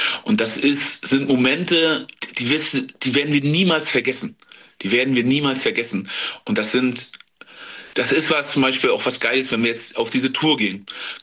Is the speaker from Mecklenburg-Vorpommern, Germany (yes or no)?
yes; Rostock, Mecklenburg-Vorpommern, Germany; und dann in Rostock zu Hause bei uns in MV.